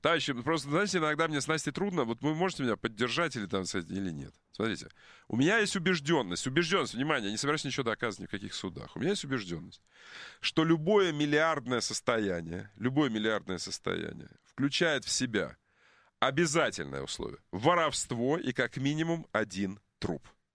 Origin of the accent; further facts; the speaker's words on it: Ukraine; Я могу, потому что я украинец, простите.